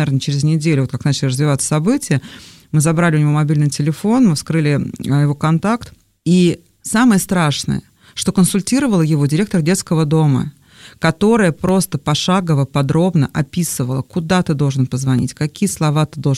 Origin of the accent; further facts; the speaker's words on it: Moscow, Russia; потому что я из Москвы, да, и там мои паспортные данные.